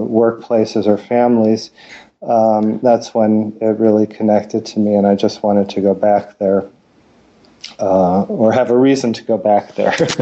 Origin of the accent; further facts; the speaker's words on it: New York City, New York, United States; And I was a kind of kid growing up in New York City. I cared a lot about food.